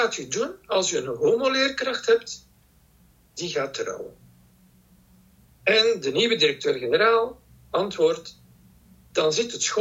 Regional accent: Brussels, Brussels-Capital Region, Belgium; een traditioneel Vlaams katholiek gezin. Ouders zijn van Vlaanderen naar Brussel komen wonen. Ik ben geboren in Brussel. Ik ben een Brusselaar

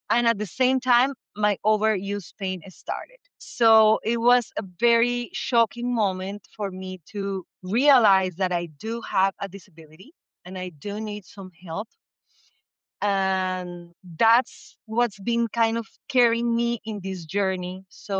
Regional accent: Colombia; now in United States; Also, I grew up in Colombia, which is a place where, culturally speaking, has a lot of stigma around disability, way more than in the US where I'm living right now.

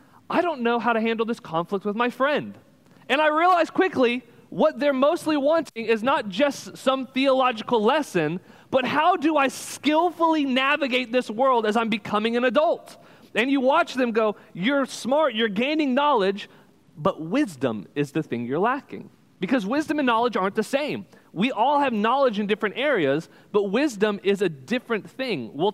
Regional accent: Texas, United States; I'm originally from Texas with my family. We grew up down there

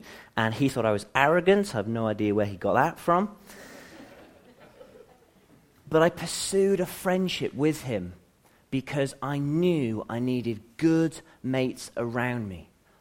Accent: Worcester, West Midlands, United Kingdom; As many of you know, I grew up in Worcester, and having misused the majority of my teenage years

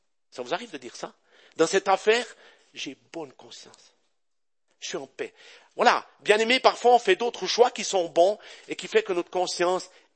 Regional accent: Val-de-Ruz, Neuchâtel, Switzerland; born there; Je suis né au Val-de-Rue, d'une famille d'agriculteurs, donc j'aime la terre.

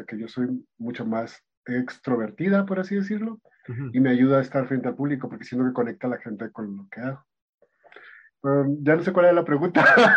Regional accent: Sonora, Mexico; also born or lived in Chihuahua; O sea, nací en Sonora y me crié entre Sonora y Chihuahua.

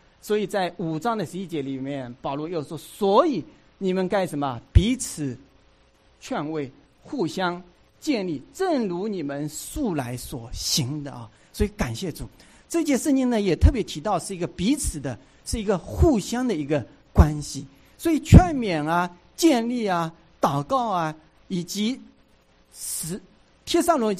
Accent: Hangzhou, Zhejiang, China; 我老家是在杭州

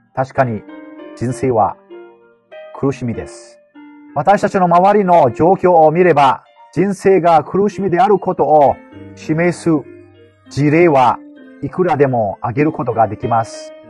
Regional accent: Myanmar; Japanese is a second language; 私は仏教国であるミャンマーから来ました。幼少の頃から、私はブダの教えに影響を受けてきました。

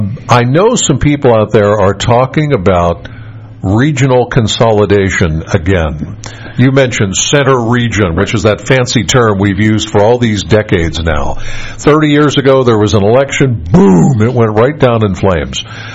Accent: Penns Valley, Pennsylvania, United States; Now, I'm from Penns Valley, so in a sense, I don't have a dog in this fight

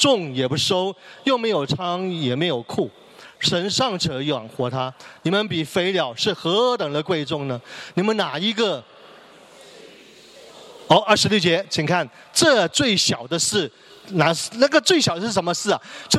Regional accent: Hong Kong; now in Canada; 你说加拿大最穷的香港人是谁？我认第二，没有人敢认第一

